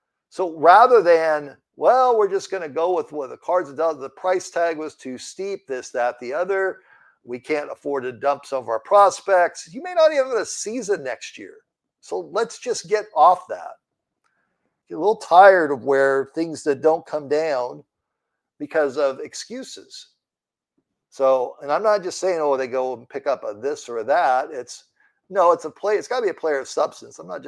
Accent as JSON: {"language": "English", "region": "West Coast", "country": "United States", "tie": "born or raised there", "said": "I think that this is me growing up on the West Coast."}